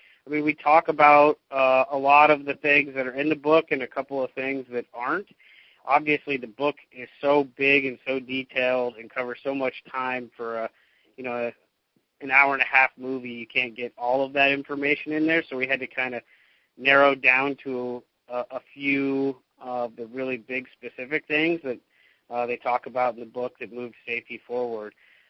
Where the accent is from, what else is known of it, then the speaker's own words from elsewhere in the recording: Indianapolis, Indiana, United States; now in Los Angeles, United States; No, I'm a Los Angeles-based, but I grew up, I was born and raised in Indianapolis.